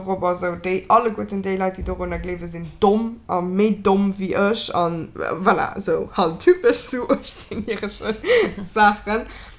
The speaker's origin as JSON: {"language": "German", "country": "Austria", "said": "als Österreicher"}